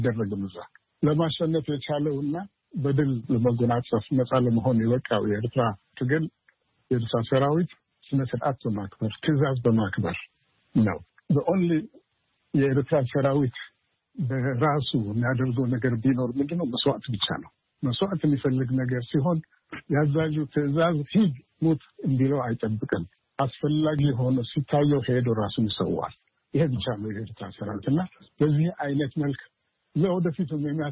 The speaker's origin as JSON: {"language": "Amharic", "country": "Eritrea", "tie": "born or raised there", "also_born_or_lived": "Ethiopia", "moved": "as an adult", "lives_now": "United States", "said": "ትውልድ ሀገሬ ኤርትራ። ያደግኩበት ኤርትራ በኮሌጅ ደረጃና ከዛ በኋላ ስራ ኢትዮጵያ ለረጅም ዓመታት ቆይቻለሁ። ከዛ በኋላ ወደ አሜሪካን ሀገር መጥቼ እዚህ በአስተማሪነት ዩኒቨርሲቲ ስራ ነበር። አሁን ጡረተኛ ነኝ።"}